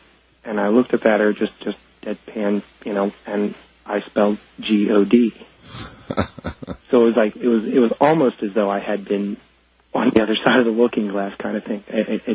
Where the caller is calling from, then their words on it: Pittsburgh, Pennsylvania, United States; I'm calling from Pittsburgh.